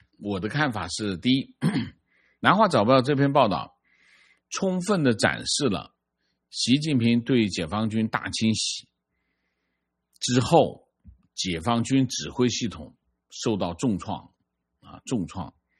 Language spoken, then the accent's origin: Chinese; Guangzhou, Guangdong, China; moved away as an adult; now in Canada; 我是广州人，2022年6月拿到工签来到加拿大，我们运气非常好，一落地就找到工作。